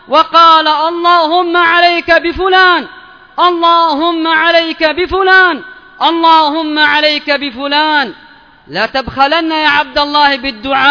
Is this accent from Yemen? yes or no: yes; Yemen; اللهم ادفع عن بلادنا اليمن الفتن ما ظهر منها وما بطن